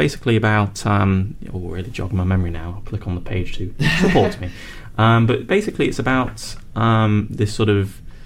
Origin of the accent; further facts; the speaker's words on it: Nottingham, East Midlands, United Kingdom; because I grew up in Nottingham for reference.